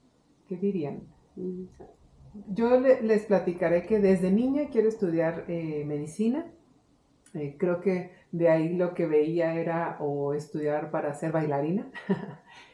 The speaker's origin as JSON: {"language": "Spanish", "region": "Mexico City", "country": "Mexico", "tie": "born there", "said": "yo nací en la Ciudad de México"}